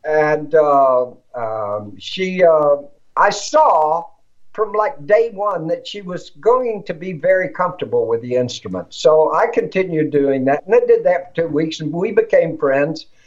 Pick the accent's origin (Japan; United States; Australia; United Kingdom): United States; Fort Worth, Texas; I come from Fort Worth, Texas, so I'm going to learn some Texas blues and so forth and so on.